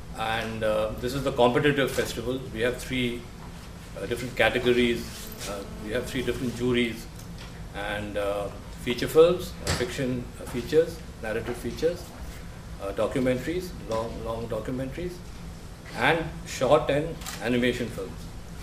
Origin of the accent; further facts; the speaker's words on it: Delhi, India; As you're all aware that this is the first edition of the festival, and we are all from Delhi. The core team of the festival is from Delhi